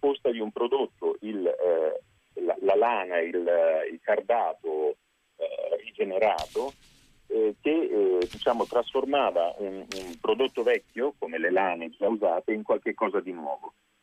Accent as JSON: {"language": "Italian", "town": "Rimini", "region": "Emilia-Romagna", "country": "Italy", "lives_now": "Prato, Italy", "said": "io sono un pratese che vive a Prato da 15 anni, sono un romagnolo, provengo quindi da una terra rossa, altrettanto rossa politicamente come nella tradizione toscana, vengo da Rimini"}